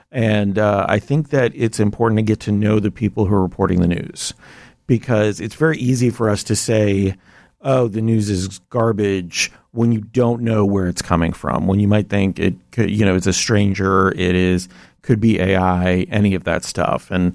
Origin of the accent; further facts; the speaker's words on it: Daytona Beach, Florida, United States; I was like, yep, I'm from Daytona.